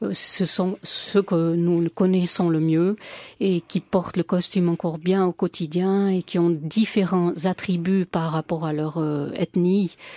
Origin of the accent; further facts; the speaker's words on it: Valais, Switzerland; il y a souvent un dialecte d'une vallée à l'autre qui est différent comme chez nous en Valais